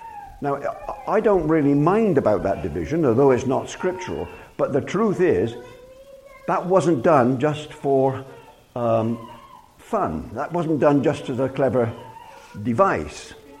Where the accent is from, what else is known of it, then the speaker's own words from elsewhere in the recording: England, United Kingdom; born there; I was born in England.